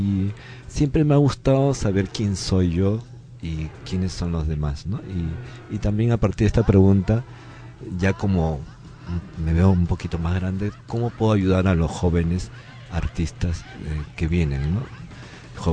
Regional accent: Peru; los hace particulares a nosotros como peruanos

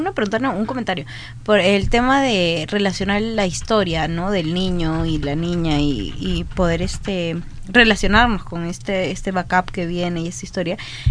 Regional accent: Peru; y sí, soy peruano porque

